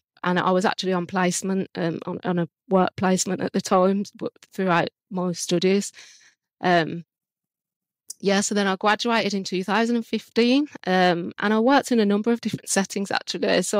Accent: Birmingham, West Midlands, United Kingdom; now in Hinckley, United Kingdom; we're actually based in Birmingham in the UK, which is where I'm from. I currently live in Hinckley, though, in Leicestershire. So it's not far, but yeah, still Midlands.

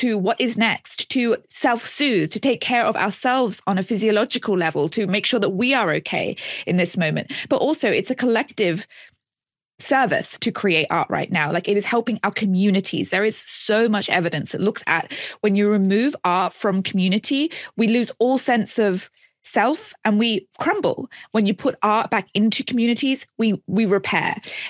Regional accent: Australia; I'm Australian.

